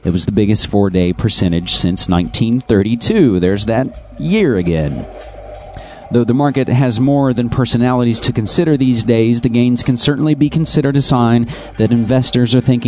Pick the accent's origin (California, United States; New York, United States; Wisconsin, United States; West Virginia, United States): West Virginia, United States; they still landed on the story about the pesticide explosion at a Bayer chemical factory in my home state of West Virginia.